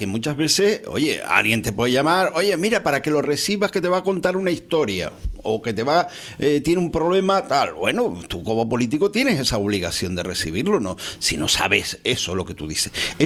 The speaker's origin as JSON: {"language": "Spanish", "region": "Canary Islands", "country": "Spain", "said": "Incluso como canario también"}